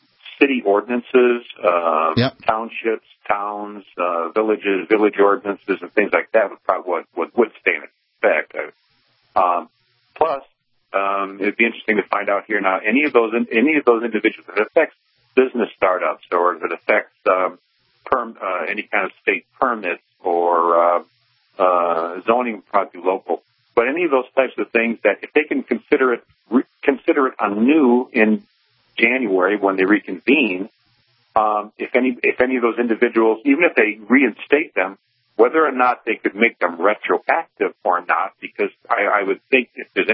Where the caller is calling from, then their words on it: Evansville, Indiana, United States; Evansville, Indiana.